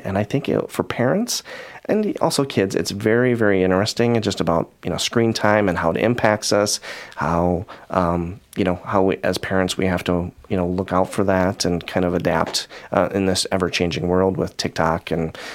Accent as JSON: {"language": "English", "town": "Richland Center", "region": "Wisconsin", "country": "United States", "said": "he found out that I was from Richland Center."}